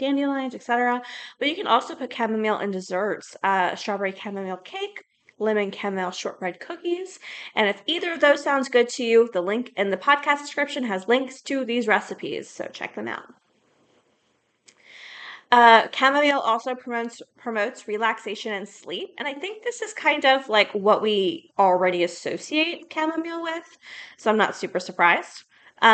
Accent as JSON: {"language": "English", "region": "the South", "country": "United States", "tie": "born or raised there", "said": "because I grew up in the South and we drink black tea."}